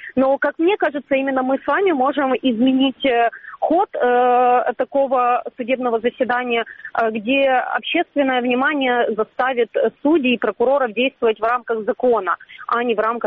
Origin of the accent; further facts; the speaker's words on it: Crimea, Ukraine; Хотя я крымчанка, и для меня это принципиально важное дело.